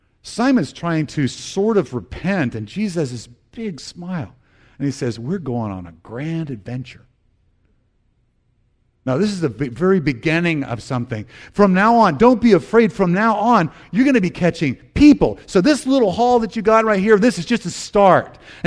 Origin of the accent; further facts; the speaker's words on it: the South, United States; But I said that, and I'm from the South.